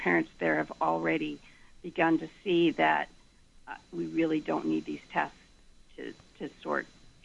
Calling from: Brooklyn, New York, United States; I'm calling from Brooklyn.

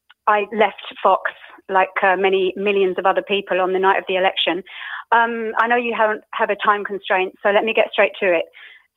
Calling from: United Kingdom; so I'm calling from the United Kingdom

